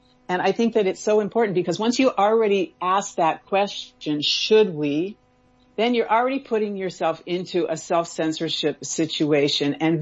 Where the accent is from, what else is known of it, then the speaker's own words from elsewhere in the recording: United States; Look, I'm originally American